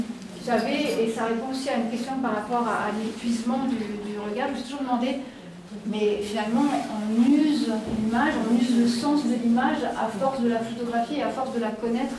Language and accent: French; Valais, Switzerland; En tant que Valaisanne, hein, il y a le glacier du Rhône.